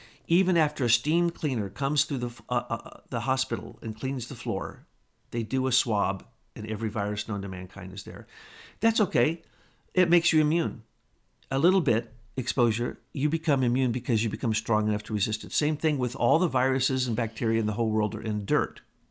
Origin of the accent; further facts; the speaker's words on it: the Ozarks, United States; Now, Betsy gets mad at me every time I say this, but I'm from the Ozarks.